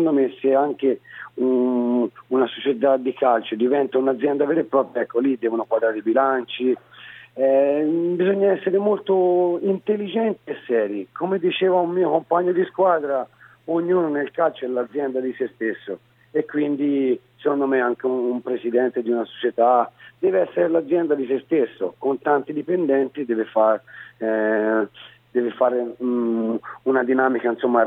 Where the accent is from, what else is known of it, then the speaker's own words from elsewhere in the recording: Tuscany, Italy; Essendo toscano mi dispiace un po'